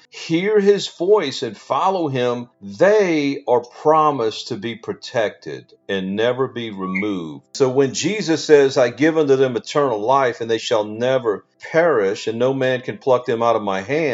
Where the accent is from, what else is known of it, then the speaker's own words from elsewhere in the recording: Louisiana, United States; Well, I grew up in Louisiana, so we have the gators too